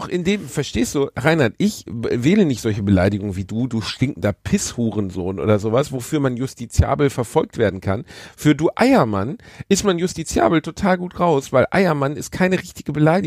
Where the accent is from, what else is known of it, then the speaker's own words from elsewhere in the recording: North Rhine-Westphalia, Germany; Wir sind im Ruhrpott aufgewachsen.